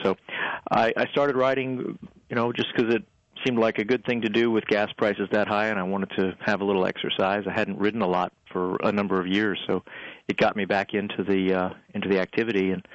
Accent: Pennsylvania, United States; No, I grew up in Pennsylvania, and I moved to Virginia, among other reasons, because I saw a great opportunity for cycling.

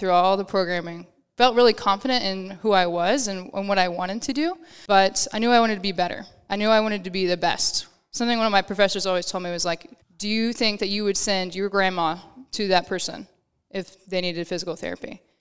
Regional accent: Fort Worth, Texas, United States; Yeah, so born and raised in Fort Worth, Texas. Grew up a pretty serious competitive dancer all my life.

